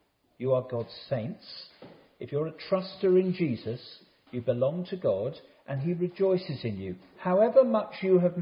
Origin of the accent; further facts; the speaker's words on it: United Kingdom; As a Brit, I would say to that, that's not bad.